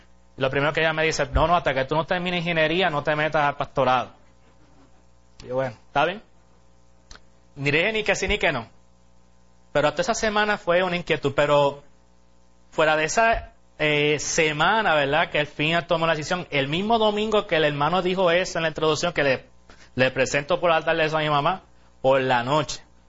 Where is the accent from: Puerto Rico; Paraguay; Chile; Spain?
Puerto Rico; Caguas; Básicamente nos criamos en la iglesia en Caguas